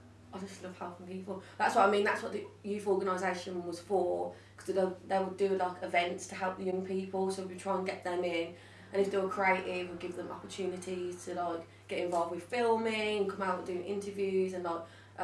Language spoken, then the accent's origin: English; Birmingham, West Midlands, United Kingdom; accent: Birmingham; But everyone's like, oh, you've got a really strong Birmingham accent. I'm like, but that's because I'm from Birmingham.